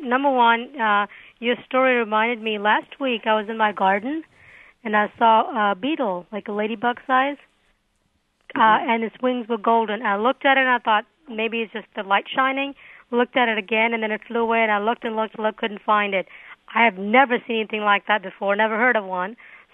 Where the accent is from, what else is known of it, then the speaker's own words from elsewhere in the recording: India; born there; because I was born in India